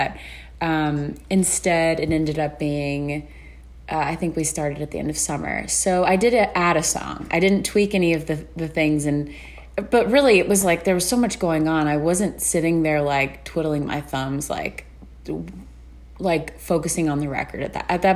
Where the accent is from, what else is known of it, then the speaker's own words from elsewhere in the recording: Florida, United States; and I grew up in South Florida, so I'm familiar with natural disasters and hurricanes and stuff